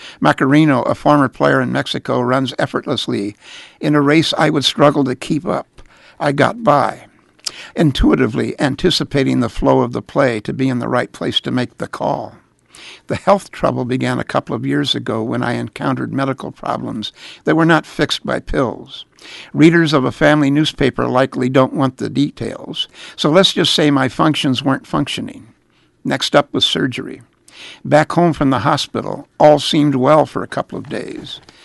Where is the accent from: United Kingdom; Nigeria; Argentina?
United Kingdom; England; moved away as an adult; now in United States; When I emigrated from England at 23, I fancied myself as a soccer player.